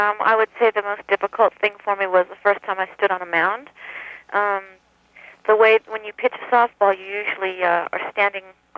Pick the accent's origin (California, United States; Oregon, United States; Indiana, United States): California, United States; Sacramento; I was supposed to try out right near my hometown in Sacramento